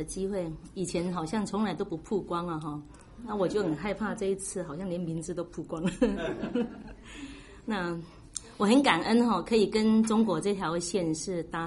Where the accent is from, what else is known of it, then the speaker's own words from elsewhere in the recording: Taiwan; accent: Taiwanese Mandarin; moved away; 我一个土生土长的台湾孩子，没亲没戚在当中，然后也好像没有那个乡土亲在那个地方，那时候还讲了一口很标准的台湾国语，有的人说听不出我的国语哈